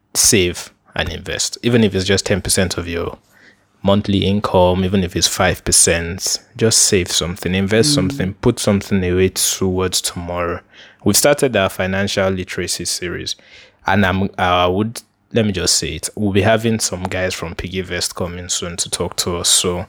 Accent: Nigeria; one thing that a lot of us as Nigerian millennials don't have enough of is savings

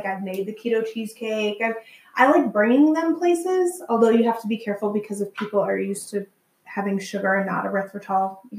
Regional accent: Anchorage, Alaska, United States; I'm originally from Anchorage, Alaska, and my dad still fishes every year.

